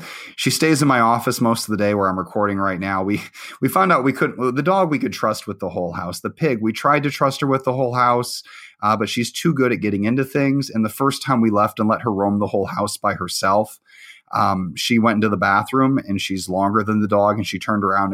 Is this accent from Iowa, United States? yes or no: yes; Iowa, United States; I was born in Iowa and I lived there till I lived on the farm for a few years, and then we lived in a college town.